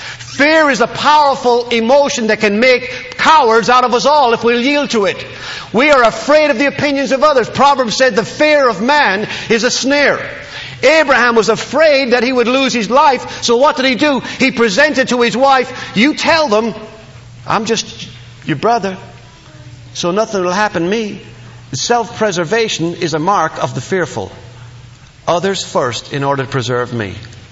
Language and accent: English; Ireland; When I was growing up in Ireland, my mom and dad have a home.